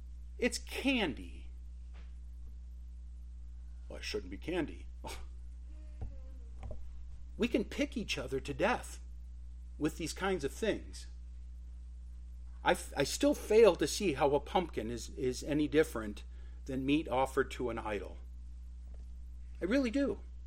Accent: Detroit, Michigan, United States; Now, for me, growing up near Detroit as a little boy, my father always carved pumpkins.

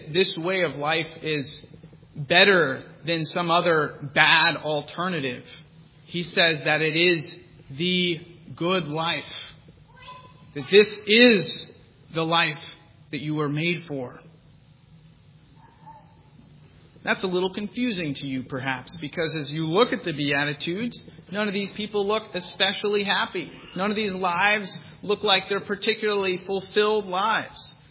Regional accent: the South, United States; now in Massachusetts, United States; I grew up in the South. And I got to tell you, down South, people say blessed all the time.

